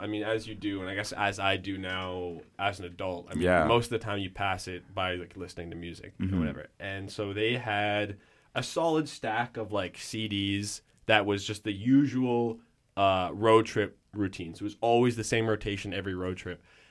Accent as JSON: {"language": "English", "town": "Calgary", "region": "Alberta", "country": "Canada", "said": "So I'm from Calgary, right, like we talked about, but I have a lot of family from Vancouver, especially where they live in Vancouver."}